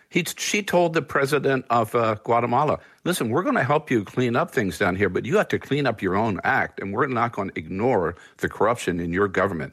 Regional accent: California, United States; I'm from California, okay?

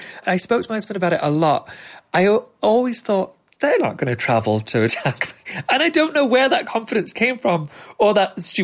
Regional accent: Doncaster, Yorkshire and the Humber, United Kingdom; I'm from Doncaster, so we refer to it as Donnie.

